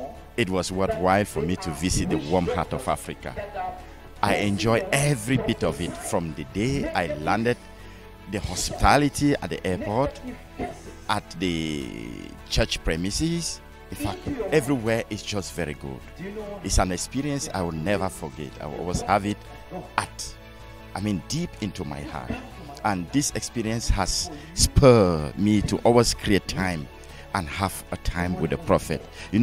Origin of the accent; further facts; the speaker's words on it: Canada; also born or lived in Cameroon; I'm from Canada, but I was born in Cameroon.